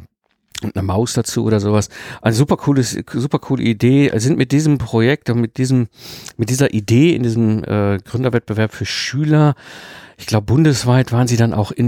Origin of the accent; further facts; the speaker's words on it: North Rhine-Westphalia, Germany; Ich bin ja im Ruhrpott geboren und groß geworden, also so schön zwischen Kohle und Stahl.